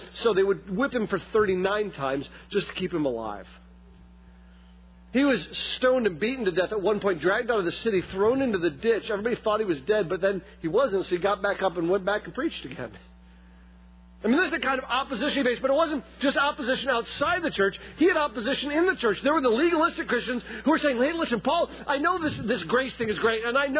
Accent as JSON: {"language": "English", "town": "Lansing", "region": "Michigan", "country": "United States", "said": "My wife's from Chicago, and so she's used to big cities. I'm from Lansing, so I didn't want to be here."}